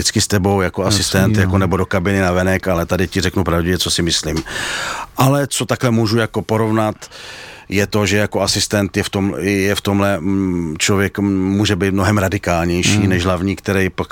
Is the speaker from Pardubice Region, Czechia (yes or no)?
yes; Pardubice Region, Czechia; pocházím z Pardubického kraje